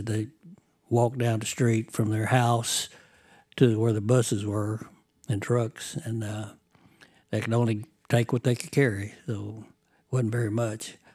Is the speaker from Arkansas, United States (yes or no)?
yes; Arkansas, United States; born there; Yeah, I was born in Aurora Camp